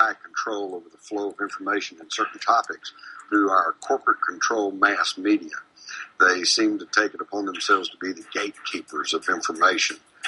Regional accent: Texas, United States; I'm a journalist from Texas.

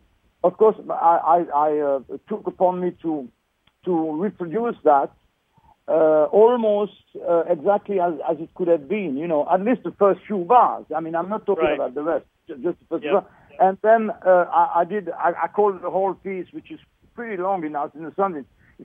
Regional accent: Switzerland; of 1976 in Montreux, Switzerland, which was my country, I'm originally from Switzerland

